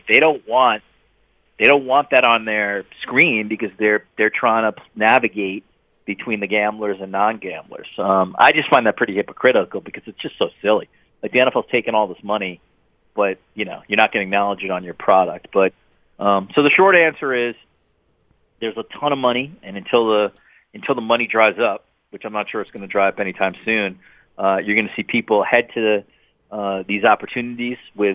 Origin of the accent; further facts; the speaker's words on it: New York, United States; I didn't grow up in South Bend, Indiana. I grew up around New York.